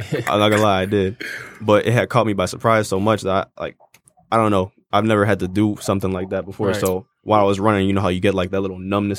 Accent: Bronx, New York, United States; moved away; Honestly, I'm originally from Bronx, New York. So growing up out there and moving to here.

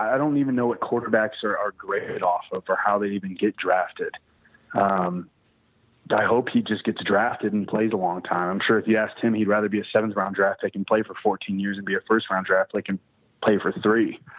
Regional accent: Dallas, Texas, United States; now in Oklahoma City, United States; I mean, I was raised in Dallas. That's my hometown.

